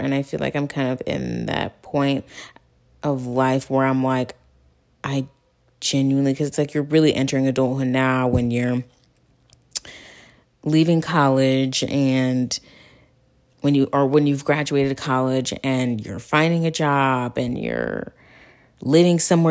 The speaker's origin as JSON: {"language": "English", "town": "Cleveland", "region": "Ohio", "country": "United States", "said": "I'm 22. I am from Cleveland, Ohio. I'm from a suburb in Cleveland, Ohio. Black girl, loud and proud."}